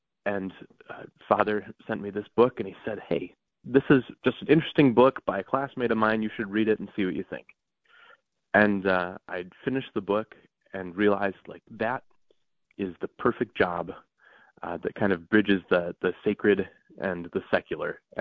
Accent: Warren, Minnesota, United States; I am calling in from my little hometown in Warren, Minnesota, which is 15 miles from North Dakota and 60 miles from Canada.

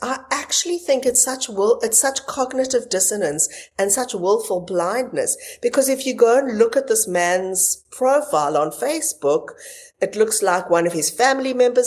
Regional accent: South Africa; we grew up in South Africa

